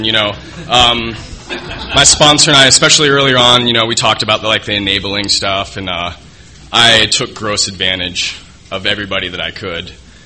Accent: Alexandria, Virginia, United States; now in San Diego, United States; I hit bottom here in San Diego. I'm from Alexandria, Virginia, originally.

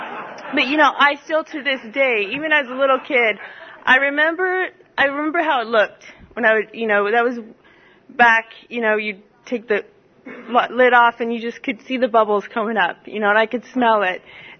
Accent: Phoenix, Arizona, United States; I was a kid growing up in Phoenix. We lived in the suburb, and it's pretty hot in summertime.

